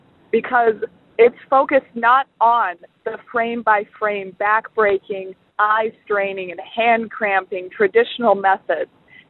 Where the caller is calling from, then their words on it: Grand Rapids, Michigan, United States; I'm calling from Grand Rapids.